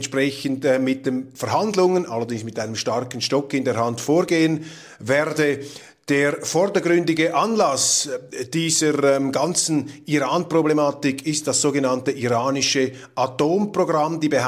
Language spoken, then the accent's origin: German; Switzerland